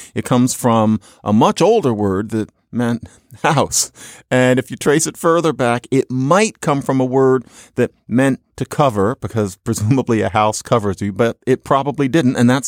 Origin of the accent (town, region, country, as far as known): Philadelphia, Pennsylvania, United States; born or raised there